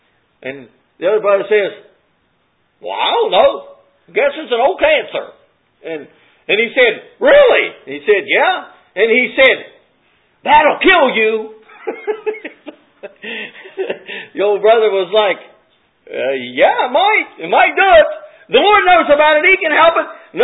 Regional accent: West Virginia, United States; Well, listen, I'm from Central West Virginia

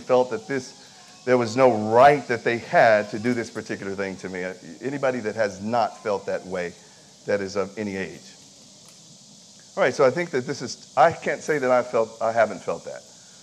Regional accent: Sacramento, California, United States; also born or lived in Dallas; I am from Sacramento, California, formerly of Dallas, Texas. Still have an identity there.

